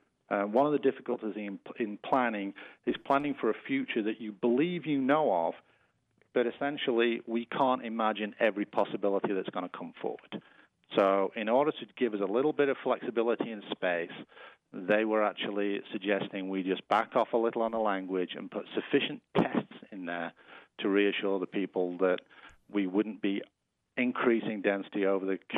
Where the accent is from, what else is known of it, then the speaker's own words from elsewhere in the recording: England, United Kingdom; I always express myself as being English. We are two people separated by a common language.